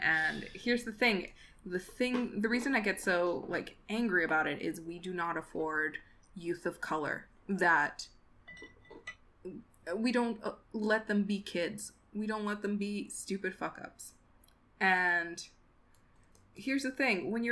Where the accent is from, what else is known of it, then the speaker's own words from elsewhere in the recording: Ciudad Juárez, Chihuahua, Mexico; I am from Juarez, Mexico.